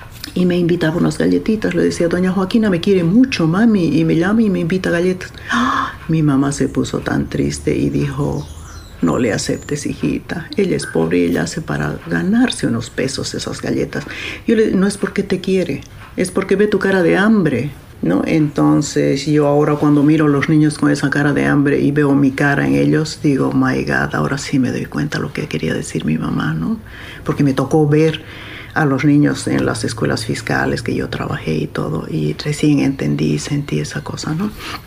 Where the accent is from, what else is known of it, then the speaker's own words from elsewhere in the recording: Tarija, Bolivia; Yo nací en Tarija, una ciudad pequeña. Entonces comencé allá en un conservatorio gratuito